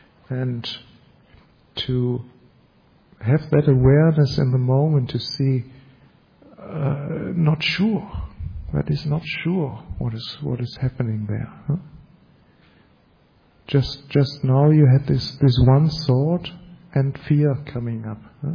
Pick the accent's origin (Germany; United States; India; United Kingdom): Germany; I come from Germany